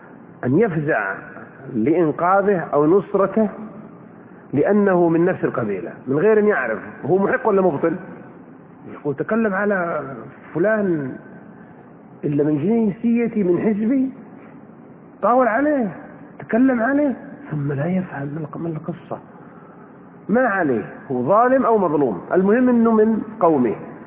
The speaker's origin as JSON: {"language": "Arabic", "country": "Kuwait", "said": "قلت ترى انا من الكويت"}